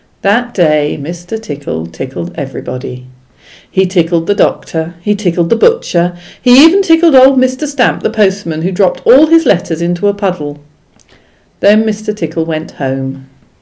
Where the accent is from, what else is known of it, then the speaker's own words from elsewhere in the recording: Guildford, South East England, United Kingdom; I was brought up in Guildford in Surrey, England, and born in 1958, and I'm female.